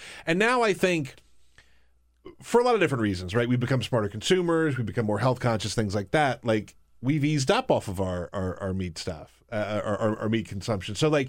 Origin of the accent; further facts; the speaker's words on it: the South, United States; I come from the South.